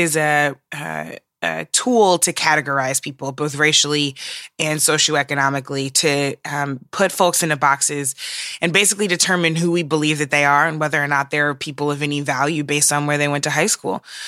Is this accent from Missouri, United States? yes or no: yes; St. Louis, Missouri, United States; So in reading both of these pieces, I actually thought about my hometown of St. Louis.